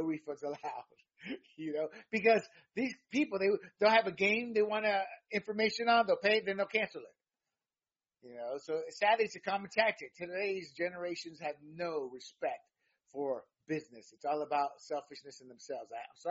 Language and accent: English; the South, United States; I'm a Latino, a lot of friends who are black. I grew up in the South, and we talk about this.